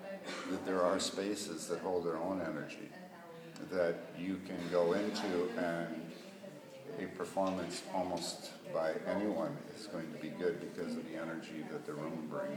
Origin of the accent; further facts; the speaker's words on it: Canada; I'm Canadian, but I have driven through Roswell, New Mexico many, many times